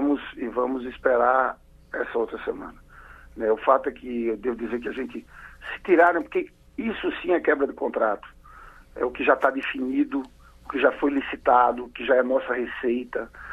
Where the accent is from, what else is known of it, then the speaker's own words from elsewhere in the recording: Paraíba, Brazil; Eu sou paraibano e fui eleito senador pelo Rio.